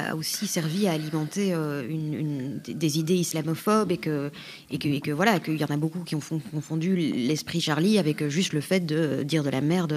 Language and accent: French; Belgium; en Belgique, moi je suis belge